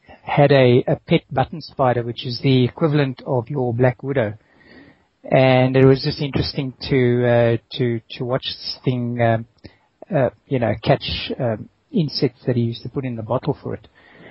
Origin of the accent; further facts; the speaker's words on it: Middelburg, Mpumalanga, South Africa; also born or lived in Johannesburg; mother is Afrikaans, and my father is second generation British. And I was born in Johannesburg, and we moved when I was a small baby. We moved to a town called Middelburg, where my father was a principal of a primary school.